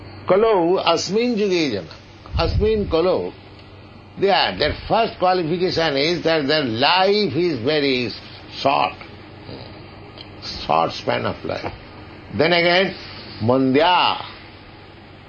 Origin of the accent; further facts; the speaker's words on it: India; English is a second language; I came from India.